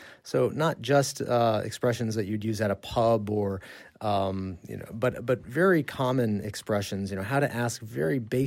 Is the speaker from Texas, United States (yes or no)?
no; New Mexico, United States; I'm from the United States, from the state of New Mexico, and my colleague is from Prague.